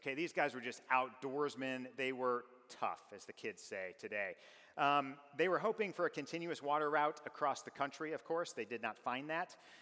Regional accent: the West, United States; because I'm from the Wild West.

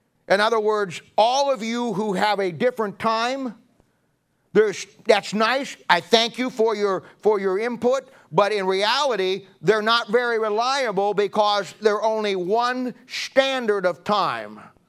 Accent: United States; Now, I'm an American.

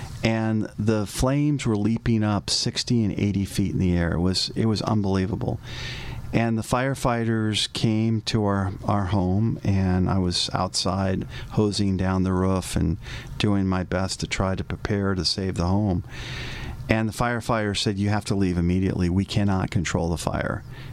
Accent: Glendale, California, United States; We grew up in Glendale, and in Glendale there are many brush fires and up in the hills, and we were in Shoal Canyon, if anyone knows where that is, and where my parents lived and where I grew up.

